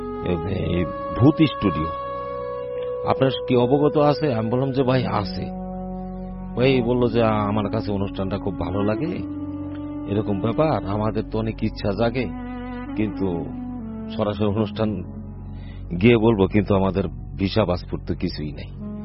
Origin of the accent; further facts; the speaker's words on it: Faridpur, Dhaka Division, Bangladesh; আমার বাড়ি ফরিদপুর টাপা খোলা লেকপার।